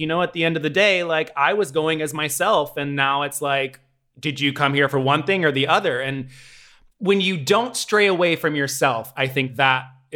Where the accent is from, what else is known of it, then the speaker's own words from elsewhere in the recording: Tennessee, United States; And I'm like, no, I grew up in Tennessee. It is not getting better.